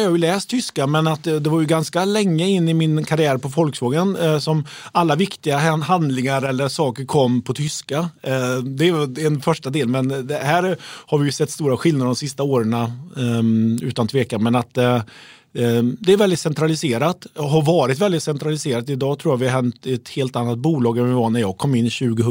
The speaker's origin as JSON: {"language": "Swedish", "town": "Uddevalla", "region": "Västra Götaland County", "country": "Sweden", "said": "Jag är ju från Uddevalla."}